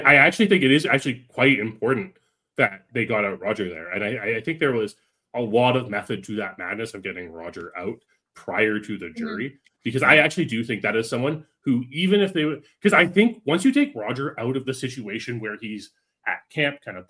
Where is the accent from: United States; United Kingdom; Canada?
Canada; But I'm also Canadian.